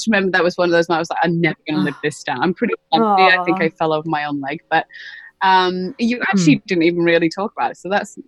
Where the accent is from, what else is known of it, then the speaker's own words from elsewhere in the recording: Manchester, North West England, United Kingdom; growing up in Manchester and England and Catholic